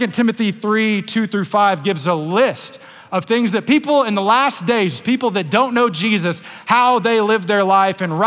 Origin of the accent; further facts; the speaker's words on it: Beaumont, Texas, United States; I grew up in Beaumont, and when you're outside of the Southeast Texas area, you can say, Beaumont's like Houston, it's right there